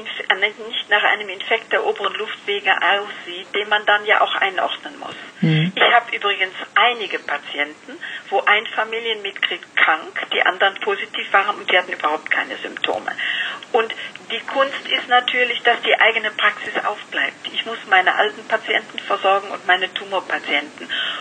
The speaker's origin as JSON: {"language": "German", "region": "North Rhine-Westphalia", "country": "Germany", "said": "ich bin Rheinländer."}